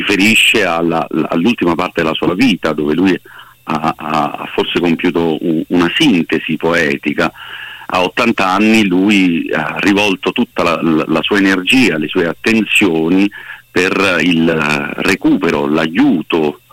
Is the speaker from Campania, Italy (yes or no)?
yes; Naples, Campania, Italy; da napoletano